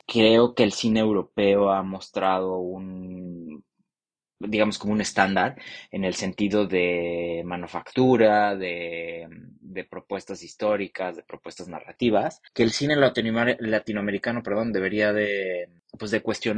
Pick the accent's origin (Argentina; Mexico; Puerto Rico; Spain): Mexico; now in Berlin, Germany; soy productor de cine, soy mexicano y llevo casi 3 años viviendo en Berlín.